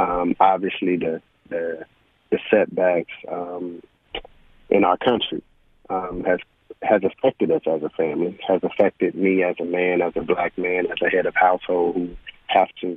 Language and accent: English; Raleigh, North Carolina, United States; In 2005, I was a high school basketball coach at Sanderson High School in my hometown, Raleigh, North Carolina.